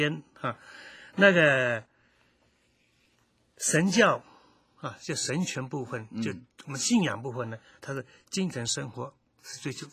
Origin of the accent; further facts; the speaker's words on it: China; 所以这个就是我们中国人应该来讲说， 灵性的生活比较容易。